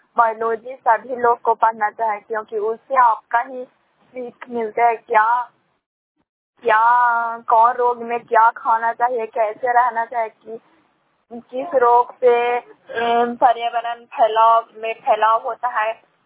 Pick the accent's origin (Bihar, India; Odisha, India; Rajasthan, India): Bihar, India; ग्राम शांत की निवासी हूँ, जिला नालंदा प्रखंड करातसराय की निवासी हूँ। मैं एक 12वीं क्लास की छात्रा हूँ